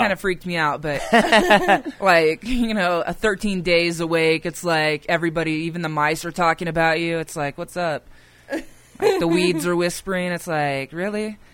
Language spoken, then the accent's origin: English; California, United States; I came from California, and I didn't even have, like, I don't know, a gum wrapper in my pocket when I got here